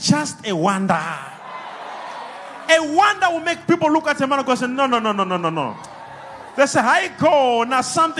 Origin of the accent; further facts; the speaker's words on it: KwaZulu-Natal, South Africa; I'm from KwaZulu-Natal.